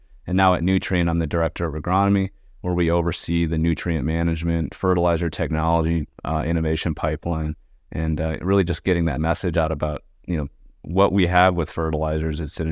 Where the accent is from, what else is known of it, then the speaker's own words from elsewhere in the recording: New Mexico, United States; So they left Michigan and ended up in New Mexico. And that's my home state. However, where I'm from, it's about 7,000 feet elevation. So it's very dry.